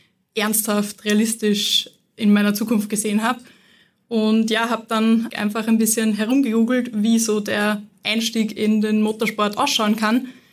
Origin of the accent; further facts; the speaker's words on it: Lower Austria, Austria; now in Vienna, Austria; bin ursprünglich aus Niederösterreich und klassischerweise nach Wien verschlagen dann für Studium.